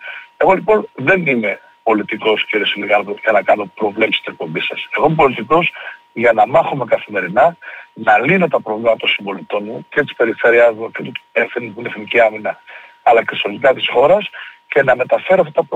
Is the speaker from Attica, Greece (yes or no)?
no; Karydi, Crete, Greece; στο χωριό μου το Καρύδι, στο Λασίφι